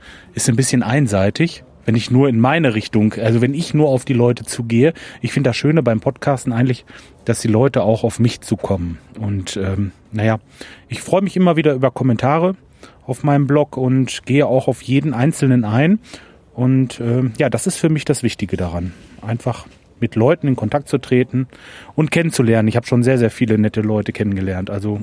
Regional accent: Lemgo, North Rhine-Westphalia, Germany; Meine Stadt ist also Lemgo. Oder ich komme aus der Nähe von Lemgo. Ich bin kürzlich umgezogen ins Kalletal. Das ist aber alles in der Nähe von Bielefeld.

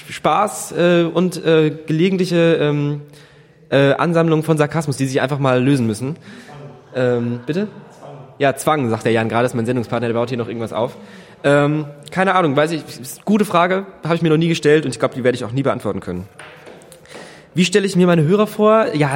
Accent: Ketsch, Baden-Württemberg, Germany; Ich bin aus Deutschland, auch in Deutschland geboren, mit aber Verwandtschaft Ausland. Und aus Ketsch bei Mannheim zwischen Mannheim und Heidelberg.

